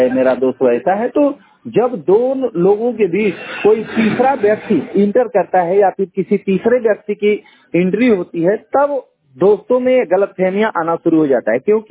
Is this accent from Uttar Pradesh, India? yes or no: yes; Ghazipur, Uttar Pradesh, India; मैं गाजीपुर जनपद का रहने वाला हूँ। मेरी उम्र लगभग 35 वर्ष है।